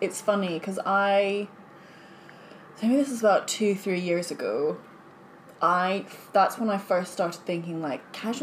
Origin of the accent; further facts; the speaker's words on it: Edinburgh, Scotland, United Kingdom; now in London, United Kingdom; So I grew up in Edinburgh.